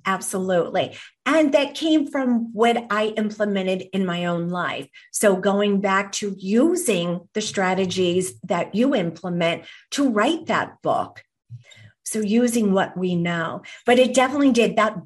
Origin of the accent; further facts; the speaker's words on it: Ireland; And I am Irish myself.